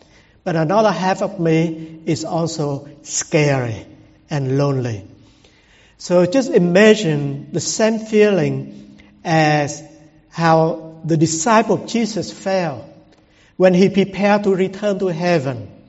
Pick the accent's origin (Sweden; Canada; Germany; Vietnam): Vietnam; English is a second language; moved away as an adult; now in United States; And I remember at that time, I'm still in Vietnam, go away from my hometown to Saigon, the capital city.